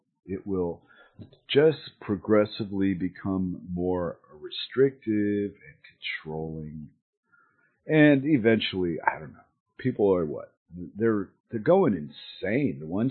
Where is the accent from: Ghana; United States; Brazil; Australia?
United States; moved away; part of me cares because I'm from America. And part of me doesn't care because I'm away from America.